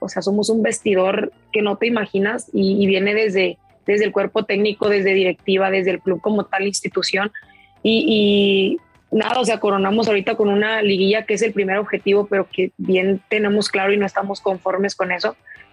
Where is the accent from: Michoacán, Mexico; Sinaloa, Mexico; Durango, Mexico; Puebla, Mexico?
Durango, Mexico; Bueno, soy orgullosamente duranguense, como lo mencionas, mi ciudad natal.